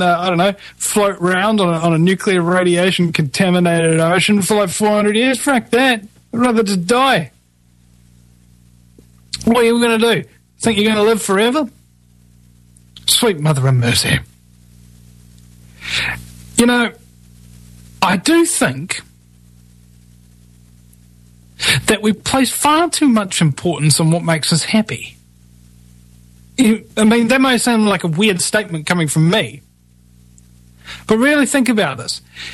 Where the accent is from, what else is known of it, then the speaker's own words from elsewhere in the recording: New Zealand; because I'm from New Zealand.